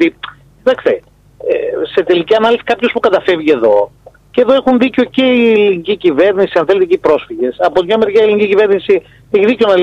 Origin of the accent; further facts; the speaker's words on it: Peloponnese, Greece; Να σας πω εγώ στην περιοχή μου, εγώ είμαι από την Πελοπόννησο